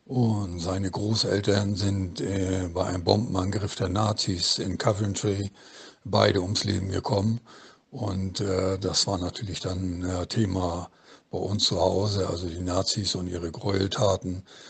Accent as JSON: {"language": "German", "country": "Germany", "said": "Und der Grund war, ich war Deutscher, also da habe ich dann Ausländerfeindlichkeit am eigenen Leib erfahren."}